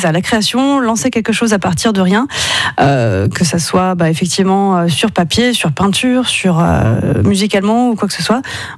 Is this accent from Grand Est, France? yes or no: yes; Metz, Grand Est, France; also born or lived in Paris / Nancy / Verdun / Montpellier; Je suis née à Paris, j'ai vécu mon enfance à Metz.